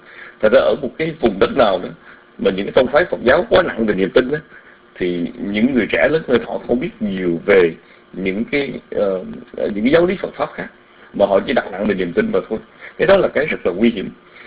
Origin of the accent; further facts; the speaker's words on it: Southern Vietnam, Vietnam; Chúng tôi sống lớn lên ở miền Nam đó